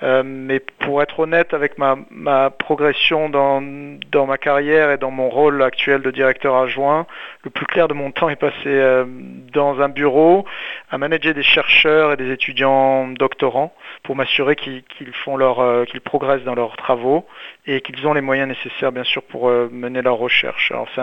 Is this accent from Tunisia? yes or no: no; Corsica, France; j'ai grandi en Corse, près de la mer